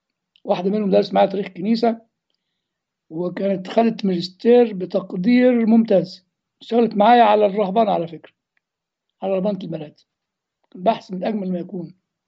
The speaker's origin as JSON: {"language": "Arabic", "country": "Egypt", "said": "انا مسيحي، يعني كون انا مصري دي حقيقه بيولوجيه، ما هياش اعلى حقيقه عندي. اعلى حقيقه عندي إن أنا مسيحي"}